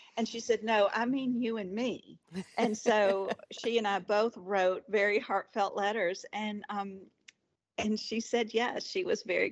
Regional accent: Virginia, United States; now in Tennessee, United States; even though we're originally from Virginia, we're Tennesseans.

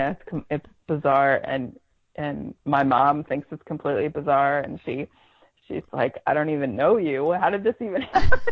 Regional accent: California, United States; moved away as an adult; Well, I'm from California, and I have been but living here all of my adult life.

